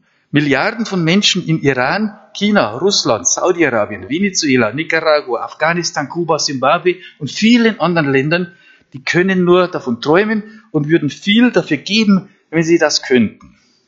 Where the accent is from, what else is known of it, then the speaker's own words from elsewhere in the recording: Germany; dadurch hat sich das Bild auf Deutschland, auf meine Heimat, komplett verändert.